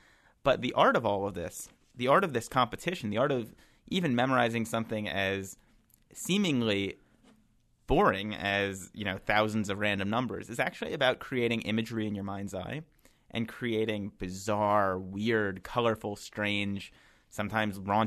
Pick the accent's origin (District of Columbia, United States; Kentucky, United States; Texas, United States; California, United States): District of Columbia, United States; Washington; If we're using my parents' house that I grew up in Washington, D.C. as our memory palace